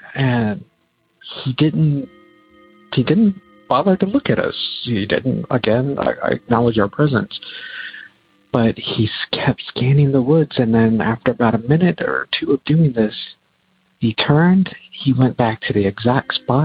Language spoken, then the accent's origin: English; Virginia, United States; I am from Virginia.